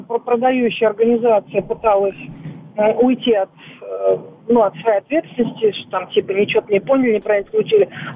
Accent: Moscow, Russia; из Москвы.

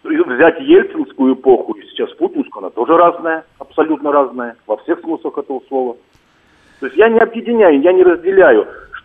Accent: Russia; у меня нет стыда, что я из России. Я, наоборот, горжусь своей страной, меня прет, что я русский.

